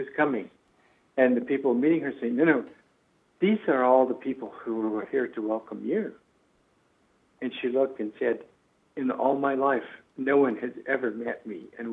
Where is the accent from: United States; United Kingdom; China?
United States; I find, you know, as an American visiting Canada and working with people in your embassies in the Middle East for three decades